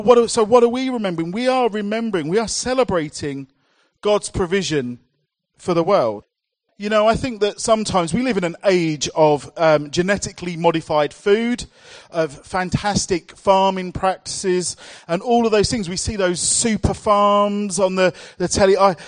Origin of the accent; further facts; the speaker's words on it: London, United Kingdom; Corby, compared to where I grew up in London, Corby is quite rural